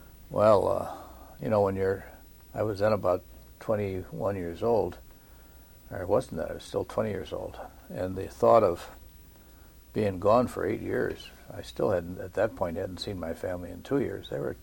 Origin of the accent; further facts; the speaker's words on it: Syracuse, New York, United States; born there; I was born in Syracuse, New York on May the 25th, 1917.